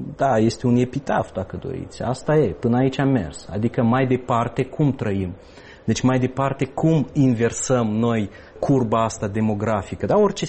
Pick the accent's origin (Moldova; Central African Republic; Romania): Moldova; Bălți; Eu sunt bălțean. Da? Și sunt, fiind bălțean, sunt moldovean sau basarabean. Fiind basarabean, sunt moldovean și fiind moldovean, sunt român.